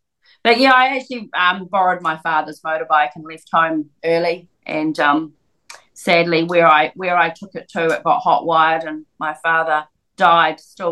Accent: New Zealand; Being New Zealander, I couldn't insure it in the UK, so a very kind friend bought it for me.

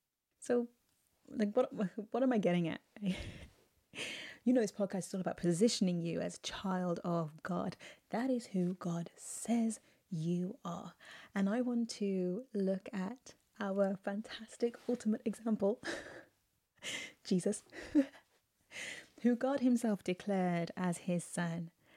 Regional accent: England, United Kingdom; I said Z, it's Z, I'm English.

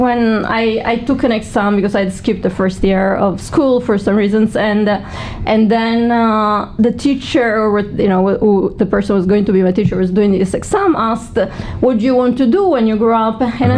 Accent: Campania, Italy; So I grew up in a small little town in the middle of nowhere in the south of Italy.

